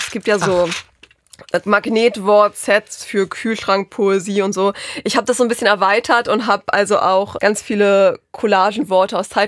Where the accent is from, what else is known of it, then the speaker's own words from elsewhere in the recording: Northern Germany, Germany; ich komme aus dem Norden